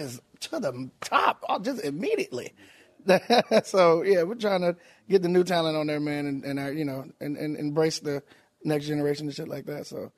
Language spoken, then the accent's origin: English; Tallahassee, Florida, United States; Tallahassee, Florida.